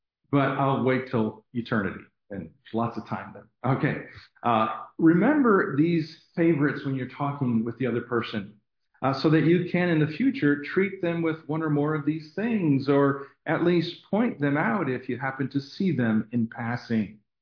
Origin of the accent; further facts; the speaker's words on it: Abington, Pennsylvania, United States; born there; I was born in Abington, Pennsylvania, right near Philadelphia.